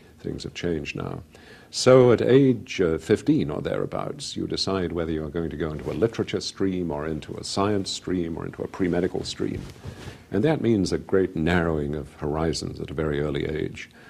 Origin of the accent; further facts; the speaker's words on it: England, United Kingdom; I was born in England and grew up there. I was educated at Solihull School, which when I went was an all-boys school, an independent school.